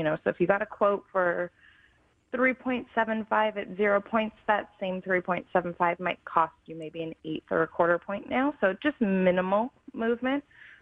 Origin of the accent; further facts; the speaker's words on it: Wisconsin, United States; I'm originally from Wisconsin. I live, breathe, and die by the Green Bay Packers.